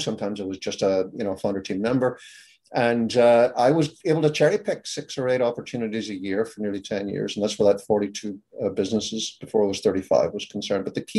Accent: Belfast, Northern Ireland, United Kingdom; now in Maryland, United States; I'm not originally from these parts. Right. Clearly, as you can hear, I'm Texan. I'm from Ireland. I'm originally from Ireland. I'm from Belfast, in fact. Now, Belfast is in the north of Ireland.

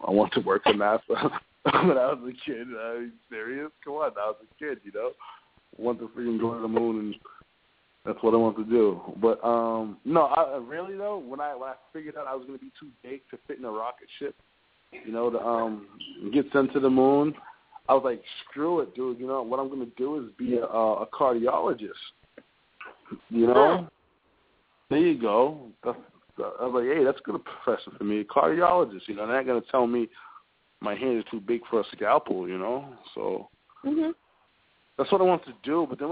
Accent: Boston, Massachusetts, United States; I grew up in Roxbury, Roxbury, Mass., Roxbury in Boston, Massachusetts.

